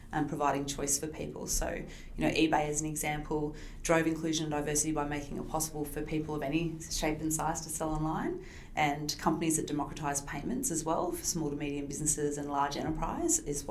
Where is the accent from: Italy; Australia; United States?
Australia; Wollongong, New South Wales; And growing up in Wollongong and going to uni in Wollongong